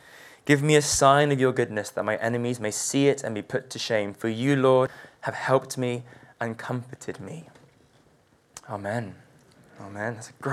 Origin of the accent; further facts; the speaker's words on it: London, United Kingdom; I'm South Korean, born and raised in London.